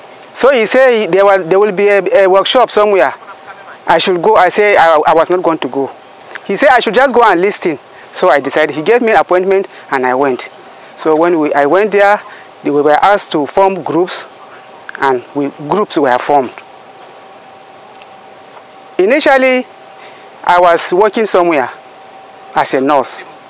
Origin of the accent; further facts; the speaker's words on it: Nigeria; from Nigeria, representing Women Parboilers.